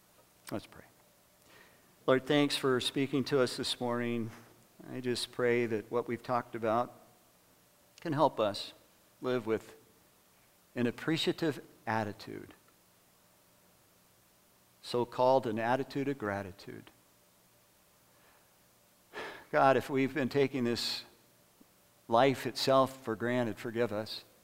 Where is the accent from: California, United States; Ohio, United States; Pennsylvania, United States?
California, United States; Fresno; … and I have been talking a little bit about the church that we grew up in Fresno, California. We also met there.